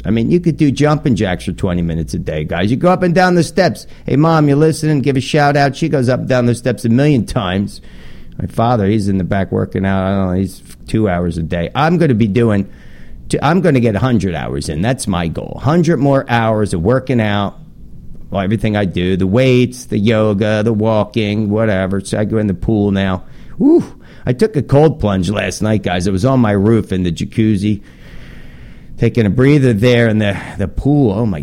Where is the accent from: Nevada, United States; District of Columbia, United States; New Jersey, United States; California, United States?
New Jersey, United States; You know, my home state, New Jersey